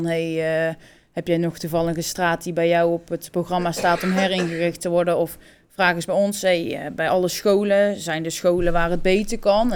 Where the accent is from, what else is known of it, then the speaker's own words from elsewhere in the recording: 's-Hertogenbosch, North Brabant, Netherlands; Maar ik ben geen Tilburger, hè?